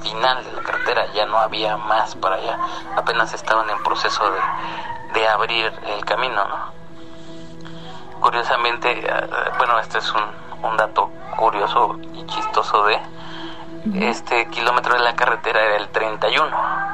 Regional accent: Pachuca, Hidalgo, Mexico; ya íbamos de regreso a Pachuca, yo soy de Pachuca.

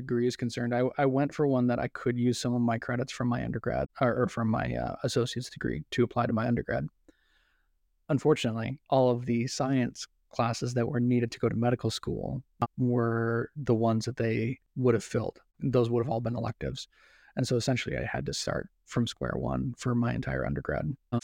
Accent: South Dakota, United States; It's really interesting because, so while I grew up in South Dakota, my wife grew up in Long Island.

